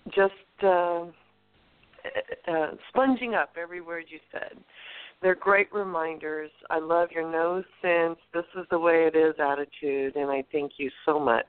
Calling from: California, United States; I'm calling from California.

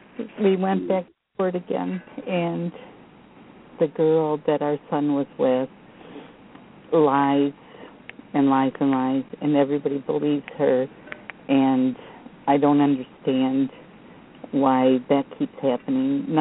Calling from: Attica, Michigan, United States; I'm calling from Attica, Michigan.

